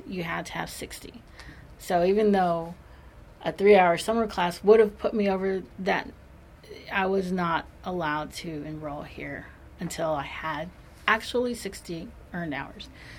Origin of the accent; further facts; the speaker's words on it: Corpus Christi, Texas, United States; So I am from Corpus Christi. This is my hometown.